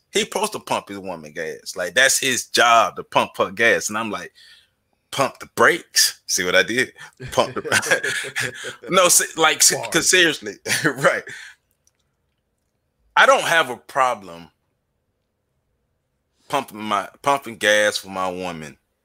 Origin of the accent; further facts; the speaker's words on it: the South, United States; We grew up in the South. We were taught to be chivalrous.